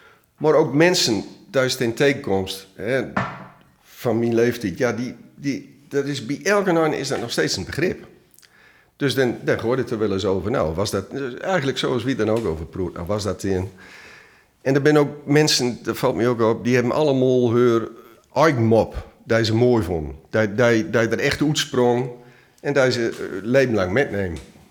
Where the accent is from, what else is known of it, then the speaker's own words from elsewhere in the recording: Sappemeer, Groningen, Netherlands; also born or lived in Scheveningen; Daar ben ik geboren. En ik was denk ik 2 jaar of zo. Dan ben ik naar Sappemeer verhuisd.